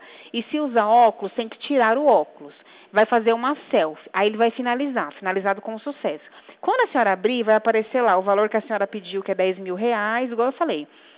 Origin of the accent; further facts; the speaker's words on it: Mogi Guaçu, São Paulo, Brazil; eu sou de Mogi Guaçu. Meu DDD é 11, mas eu estou aqui na, no centrinho de Mogi.